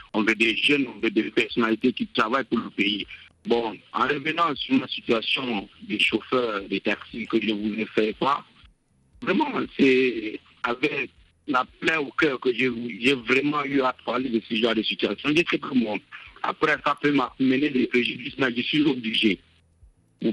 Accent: West, Cameroon; Je suis issu de la région de l'Ouest. Et vous savez, au Cameroun, la région de l'Ouest est vraiment la première région du Cameroun où il y a l'agriculture.

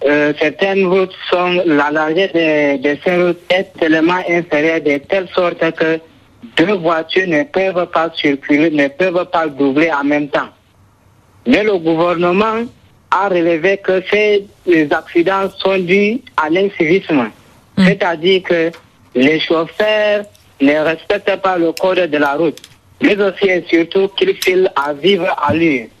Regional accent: Cameroon; Ici, chez nous, au Cameroun, chaque semaine qui passe, chaque jour qui passe, les accidents routiers ne cessent de survenir.

